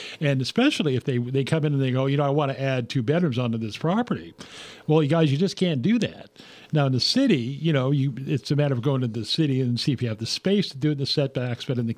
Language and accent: English; Guerneville, California, United States; When I was a kid, I was raised in Guerneville, Mike. We had a cesspool